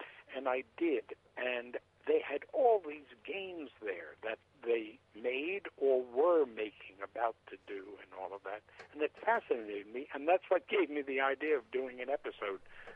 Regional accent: New York City, New York, United States; but of course I come from New York City, Manhattan, and I have lots of family here.

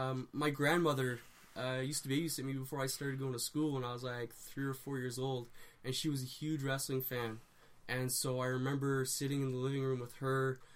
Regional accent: New Brunswick, Canada; wrestling show I ever went to was in New Brunswick, a little town called Chipman, which is neighboring of my hometown.

